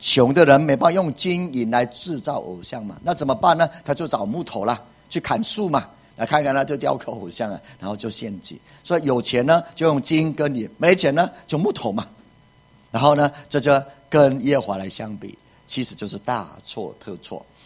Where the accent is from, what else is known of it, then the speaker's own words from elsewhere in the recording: Taiwan; 我们就在台湾里面呢。请问我们台湾人怎么样？